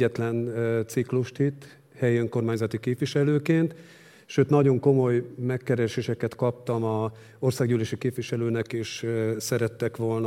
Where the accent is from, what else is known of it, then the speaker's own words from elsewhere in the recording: Székesfehérvár, Fejér, Hungary; Tehát az egy Orbán Viktor, ugyanabból a városból származunk, Székesfehérváron voltunk diákok